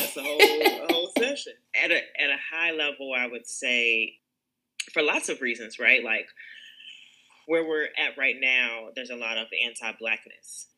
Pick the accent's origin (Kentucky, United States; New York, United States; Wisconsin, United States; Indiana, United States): Kentucky, United States; Mount Sterling; also born or lived in Louisville, Kentucky; So I'm really from a town called Mount Sterling, Kentucky, which is like, woo, baby, you know, small. That's where I was born and kind of grew up at. And then at some point I moved to Louisville, Kentucky.